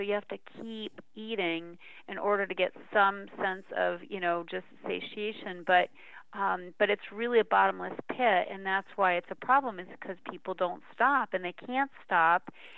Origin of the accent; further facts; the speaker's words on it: Northeast, United States; I'm from the Northeast, so it was Friendly's up there.